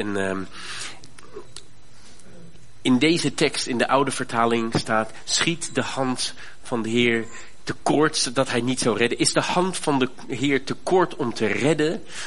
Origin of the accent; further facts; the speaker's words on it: Germany; Ik ben in Duitsland opgegroeid